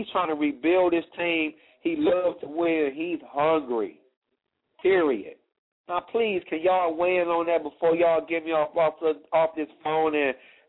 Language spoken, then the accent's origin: English; Ohio, United States; now in Dallas, United States; I love the Cavs. It's my hometown. But I'm down here in the D, not the D-E like Detroit, but the D-A. I'm in Dallas, man.